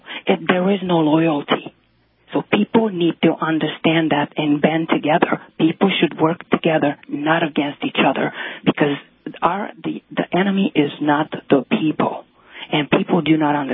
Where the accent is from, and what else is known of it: Romania; now in Arizona, United States